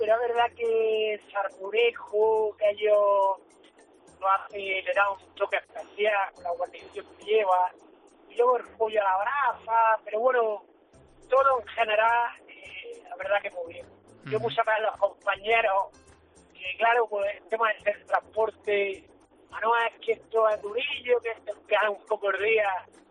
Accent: Motril, Andalusia, Spain; Soy de Granada, de Motril. Yo me crié allí en Motril.

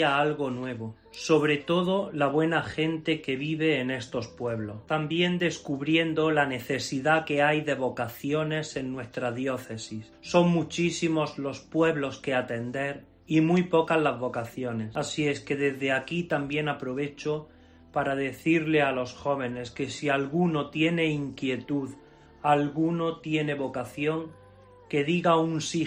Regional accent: Félix, Andalusia, Spain; soy de Félix. Mi vocación nace en la infancia, en la iglesia de mi pueblo

